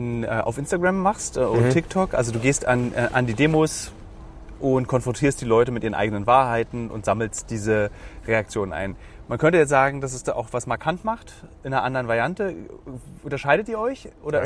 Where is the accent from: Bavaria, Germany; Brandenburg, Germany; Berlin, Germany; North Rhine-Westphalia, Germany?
Berlin, Germany; Ja, ich komme aus Berlin. Also ich bin sozusagen, also ja, Ost-Berlin